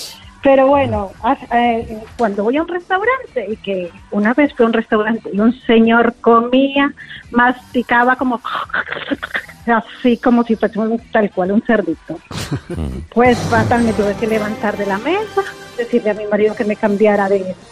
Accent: Colombia; now in Spain; yo soy colombiana y al llegar aquí que empecé a escuchar ese ruido

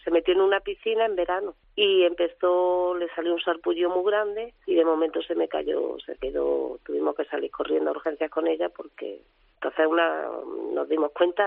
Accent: Jaén, Andalusia, Spain; yo soy de Jaén.

